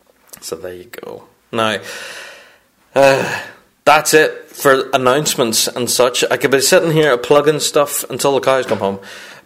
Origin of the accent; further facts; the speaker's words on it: Northern Ireland, United Kingdom; obviously, I'm from Northern Ireland, and Belfast is really handy for me